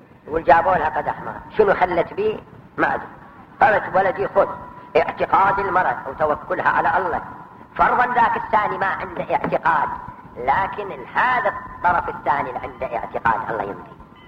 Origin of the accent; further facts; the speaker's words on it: Bahrain; حتى هذا الرجال اللي يقول عندنا في البحرين